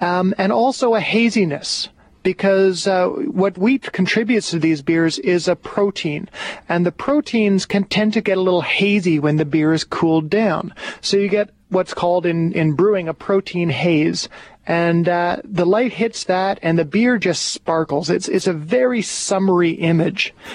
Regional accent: Quebec, Canada; Another one I like actually comes from my neck of the woods, actually close to my hometown.

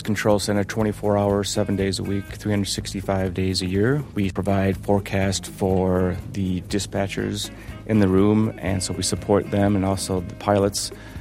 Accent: Minnesota, United States; Growing up in Minnesota, I just was impressed by storms and winter storms.

